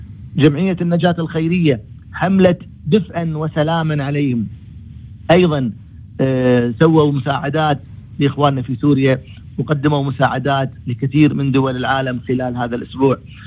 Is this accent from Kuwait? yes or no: yes; Kuwait; والأمن والرخاء والأمان في بلدنا الكويت والاستقرار